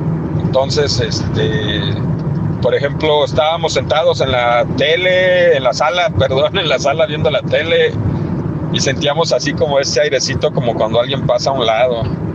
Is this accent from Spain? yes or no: no; Xochimilco, Mexico City, Mexico; allá en casa de mis papás, allá en Xochimilco, de donde soy originario.